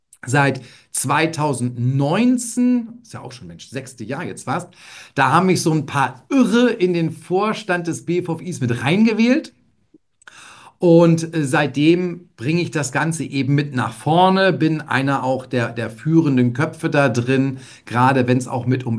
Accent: Northern Germany, Germany; aber ich glaube, das darf man als Norddeutscher mal so raushauen.

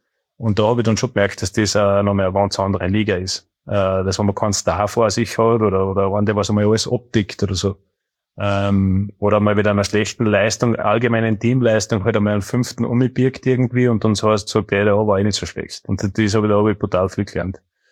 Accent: Austria; bin ich ja Österreicher

